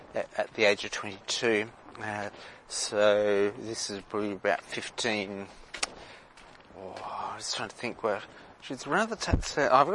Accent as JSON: {"language": "English", "country": "Australia", "said": "Look, I'm just an Aussie going through this"}